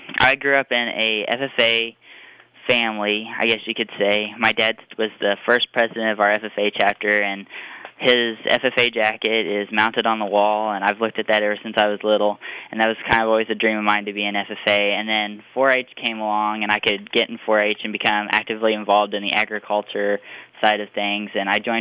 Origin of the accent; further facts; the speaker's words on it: Appleton City, Missouri, United States; I'm from Appleton City, Missouri.